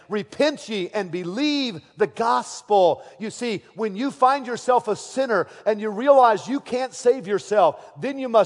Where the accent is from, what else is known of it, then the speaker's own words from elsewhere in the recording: United States; it saddens me as an American